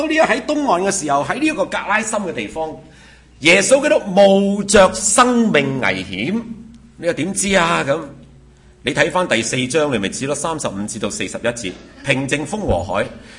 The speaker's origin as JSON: {"language": "Cantonese", "country": "Canada", "said": "我系加拿大人。我在加拿大嚟噶"}